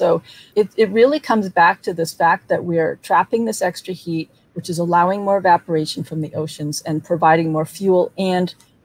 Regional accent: New England, United States; I mean, I'm from New England and we talk about snowstorms a lot up there

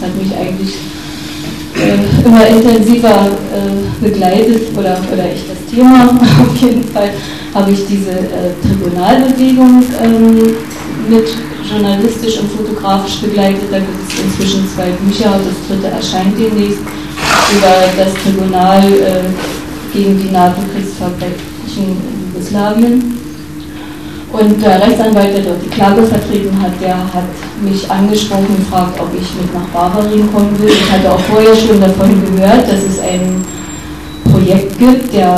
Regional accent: Germany; Ich komme aus der DDR, stelle mich wirklich ganz kurz vor

